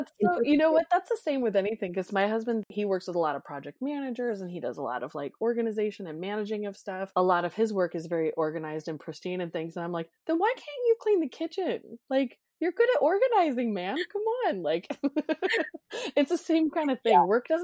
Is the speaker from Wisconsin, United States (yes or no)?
no; California, United States; moved away; So when we moved up here from California and I saw snow for the first time, I was like, that's fun. I saw that shit at Big Bear.